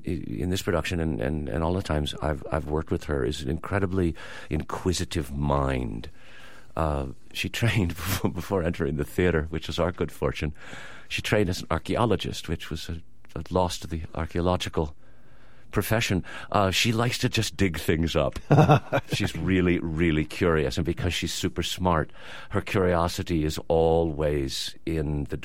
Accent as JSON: {"language": "English", "country": "Canada", "said": "You know, I'm Canadian, so I played a little bit of cricket in my youth"}